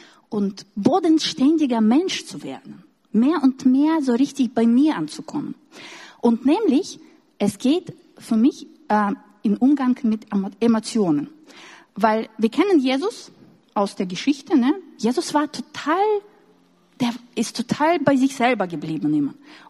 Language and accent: German; Russia; German is a second language; als Russin und die in sowjetischer Prägung und Kultur aufgewachsen bin